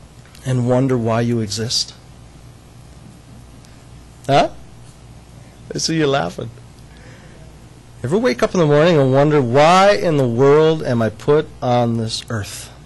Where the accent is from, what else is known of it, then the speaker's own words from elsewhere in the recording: Canada; I'm from Canada, and every day there's things in Canada that you can see.